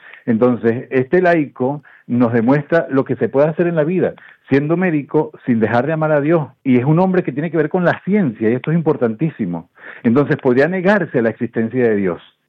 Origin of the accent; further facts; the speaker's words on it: Venezuela; venezolano, y toda esa sensibilidad la llevo conmigo, y hay un momento de compartir una fiesta con mi pueblo, con mi gente